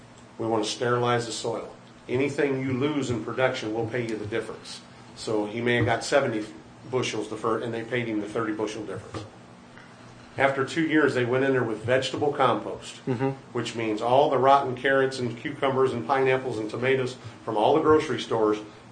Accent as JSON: {"language": "English", "region": "Missouri", "country": "United States", "said": "I'm from Missouri. I want you to show me."}